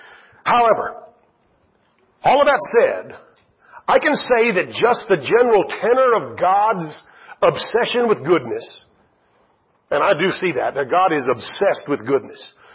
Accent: San Antonio, Texas, United States; I'm from San Antonio. We don't get a lot of snow.

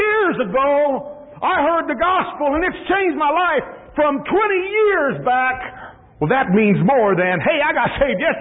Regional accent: United States; Everybody can tell I'm an American down there. I mean, I don't blend in.

